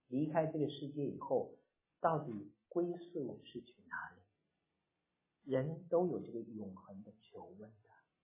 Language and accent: Chinese; China; 我们从大陆过来的很多的伯父伯母啊，还有很多从国内受到无神论教育的